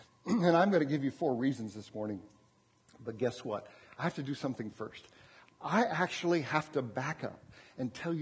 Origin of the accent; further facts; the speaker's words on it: Japan; And we lived in Japan. I was born and raised in Japan.